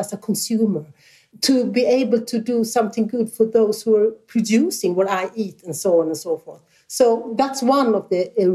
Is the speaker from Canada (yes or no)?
no; Sweden; English is a second language; if not I who has been born and brought up in Sweden, still one of the best countries in the world.